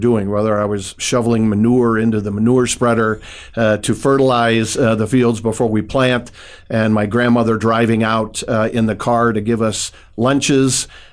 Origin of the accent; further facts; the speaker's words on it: Fort Dodge, Iowa, United States; And so I grew up in Fort Dodge, Iowa.